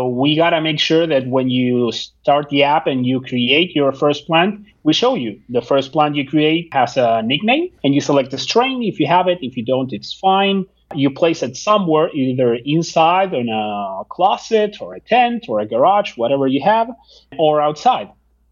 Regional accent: Argentina; English is a second language; now in United States; I'm from Argentina and I've traveled around the world.

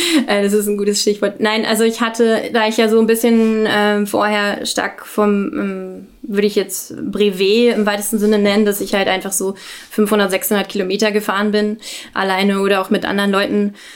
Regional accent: Berlin, Germany; ich komme aus Berlin

